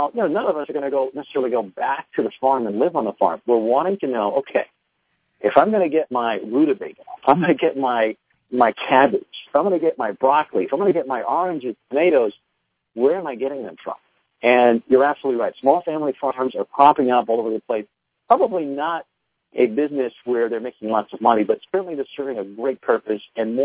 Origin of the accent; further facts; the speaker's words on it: New York City, New York, United States; Even in the urban cities, I grew up in New York City, and I got to tell you, back then, small gardens, urban gardens weren't a big thing